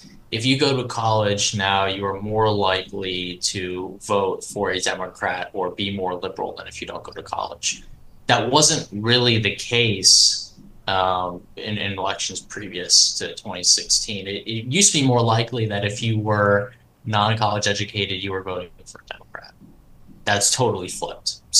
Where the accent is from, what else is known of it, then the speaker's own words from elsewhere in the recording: Georgia, United States; I grew up in metro Atlanta suburbs from Cobb County. Went to school up here in DC at American University.